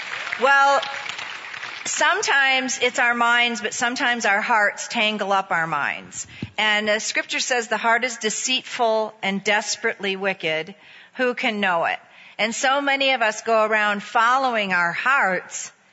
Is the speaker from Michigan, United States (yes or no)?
yes; Michigan, United States; I was raised in Michigan.